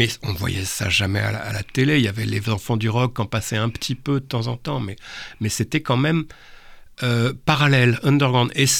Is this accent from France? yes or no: yes; Créteil, Île-de-France, France; je parle de mon enfance à Créteil